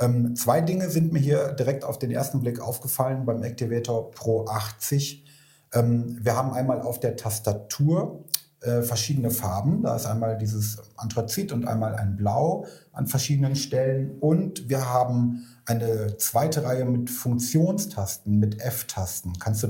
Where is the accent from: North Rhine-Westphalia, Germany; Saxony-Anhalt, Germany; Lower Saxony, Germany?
North Rhine-Westphalia, Germany; Cologne; Ja, mir geht als Kölner natürlich das Herz auf, dass es auch ein Beratungszentrum in meiner Heimatstadt gibt.